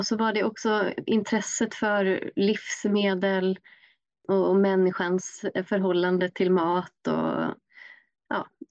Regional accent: Gothenburg, Västra Götaland County, Sweden; Ja, jag är uppväxt på Norra Hisingen, så nära Göteborg, men där är det en hel del, vad ska man säga, lite mer lantligt, men vi hade ingen gård, vi hade hästar.

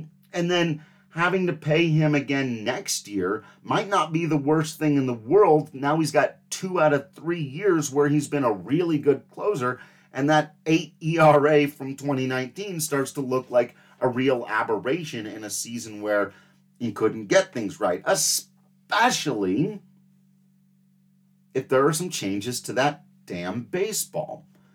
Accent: Grand Junction, Colorado, United States; I think it was my hometown Grand Junction

